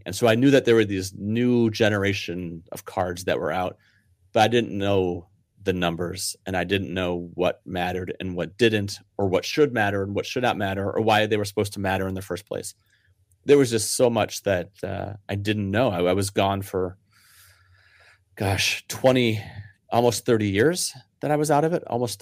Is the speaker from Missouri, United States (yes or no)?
yes; St. Louis, Missouri, United States; even though I was from St. Louis and we had a team that left and another team that left